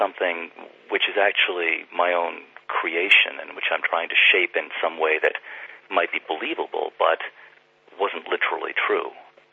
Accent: New York City, New York, United States; first language Czech; Growing up in New York was kind of an oddly sort of, it was an odd childhood, because in some sense I think I felt that New York was a suburb of Prague, and all of our friends were Czech, my first language was Czech.

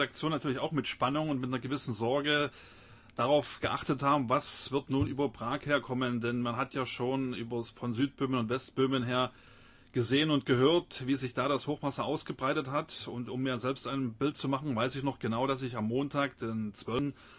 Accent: Dresden, Saxony, Germany; dass ausgerechnet aus meiner Heimatstadt Dresden kein einziger Nachrichtensender angerufen hat

